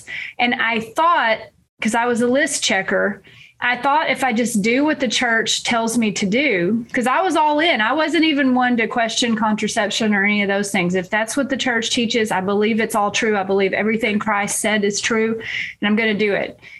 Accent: Texas, United States; And I don't know if it's just a function of East Texas, when I grew up here in East Texas, and I grew up here Baptist, and I left that faith behind.

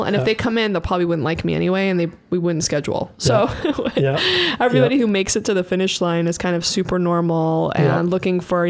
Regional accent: New York, United States; born there; I mean, I was born in New York as an anchor baby in 1979 when the, you know, the revolution happened in Iran.

